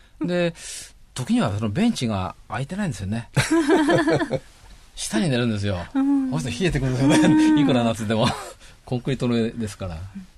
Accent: Shizuoka, Japan; born there; もう私生まれは静岡市美濃沼上なんですが

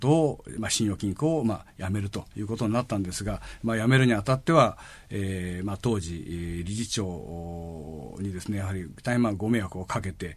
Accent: Shizuoka, Japan; 地元の静岡

